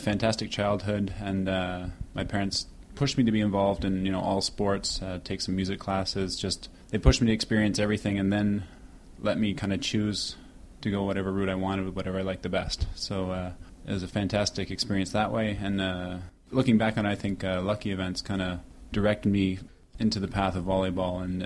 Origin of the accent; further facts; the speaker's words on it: London, Ontario, Canada; To start with, growing up here in London was a fantastic experience. I was adopted at 6 weeks old and lucky enough to fall into